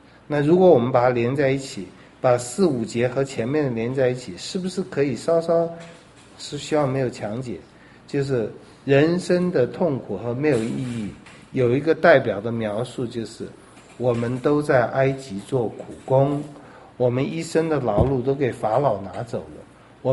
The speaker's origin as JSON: {"language": "Chinese", "country": "China", "said": "我们中国人"}